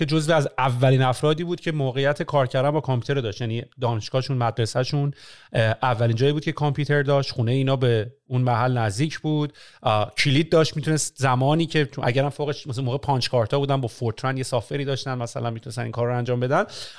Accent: Iran; moved away; ما حالا بحث از ایران اومدم بیرونم داشتیم

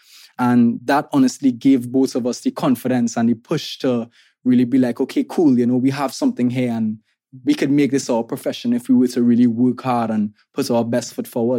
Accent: Trinidad & Tobago; I'm an artist from Trinidad and Tobago

